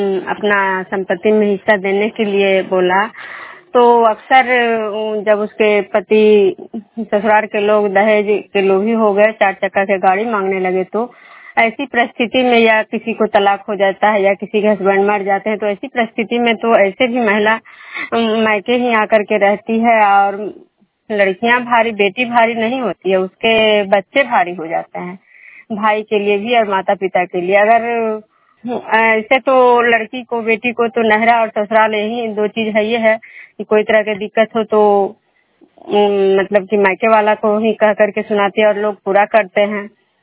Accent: Bishnupur, Bihar, India; मैं विष्णुपुर ग्राम खजरा पंचायत नालंदा जिला नगर नवसा प्रखंड के निवासी हूँ।

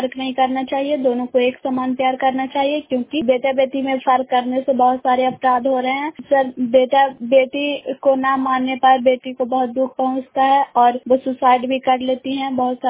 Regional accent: Bairiganj, Bihar, India; ग्राम बैरीगंज post मकरौता जिले नालंदा की निवासी हूँ

